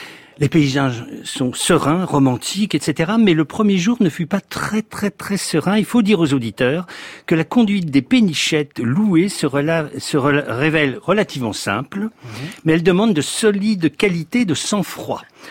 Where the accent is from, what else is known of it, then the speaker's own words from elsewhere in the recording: Brittany, France; Alors, je suis breton, donc le canal de Nantes à Brest